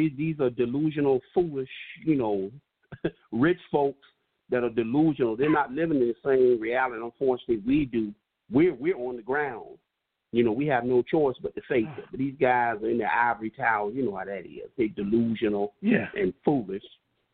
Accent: New York, United States; I look at my other team because I'm from New York. I became a Jets fan and Yankee fan in 1980. I was 12 years old. I'm 52 years old now.

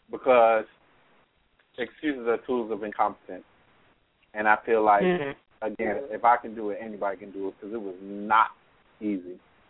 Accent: Philadelphia, Pennsylvania, United States; Because I'm from North Philly. I'm from one of the roughest neighborhoods in North Philly. I went to the worst high school in North Philly, and I made it out.

